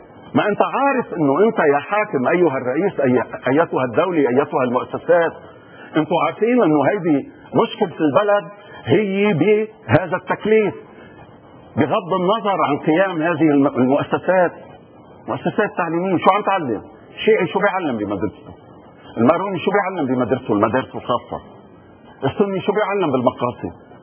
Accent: Lebanon; انا انسان، انا مواطن لبناني، انا مواطن لبناني عربي

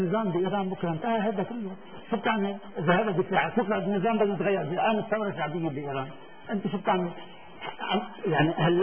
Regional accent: Lebanon; انا كمواطن لبناني ما بقبل الا بعدين

